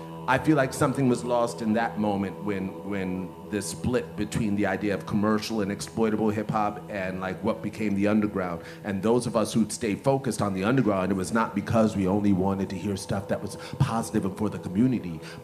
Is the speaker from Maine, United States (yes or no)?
no; New York, United States; I guess I am from New York, though.